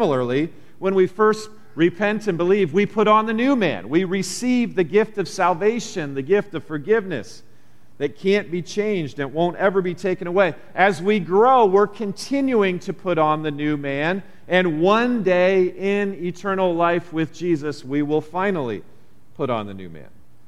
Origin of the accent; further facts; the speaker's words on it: Iowa, United States; I grew up in Iowa.